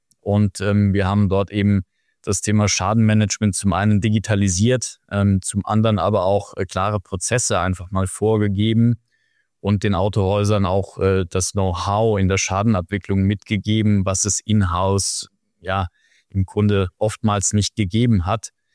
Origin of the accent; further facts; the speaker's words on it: Saarland, Germany; als Saarländer erinnert man sich 96 an das Tor von Stefan Kunz gegen England bei der EM.